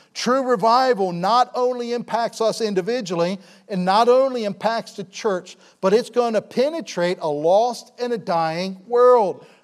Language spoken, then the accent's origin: English; Baltimore, Maryland, United States; I grew up down in Baltimore. I grew up in, went to Rosedale Baptist with Kim, but I grew up in Central Baptist Church on North Marlin Avenue in Essex.